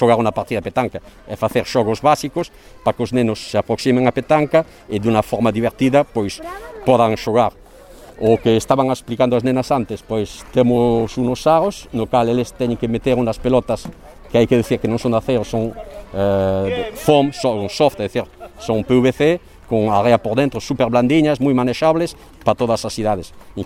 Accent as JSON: {"language": "Galician", "country": "France", "second_language": "Galician", "said": "Eu son francés, empecé a xogar a petanca con 5 anos, e agora teño 53"}